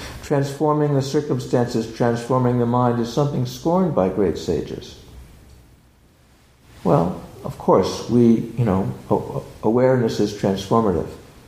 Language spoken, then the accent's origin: English; Pennsylvania, United States; I grew up near the Blue Mountains in Pennsylvania.